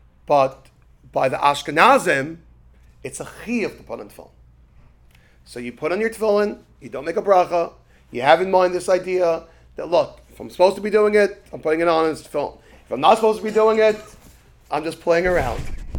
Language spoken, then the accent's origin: English; Brooklyn, New York, United States; when I grew up in Brooklyn, there was another yeshiva, Chaim Berlin.